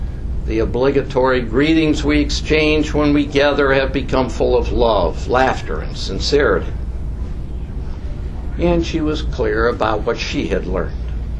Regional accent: United States; To live modestly, to be aware of my role as an American

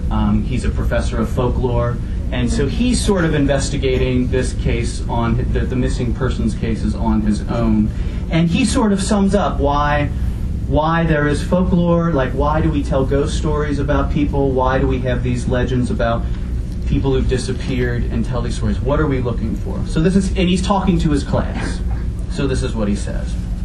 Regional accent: Cincinnati, Ohio, United States; I mentioned growing up in Cincinnati, and I moved back, and I went to graduate school in Cincinnati.

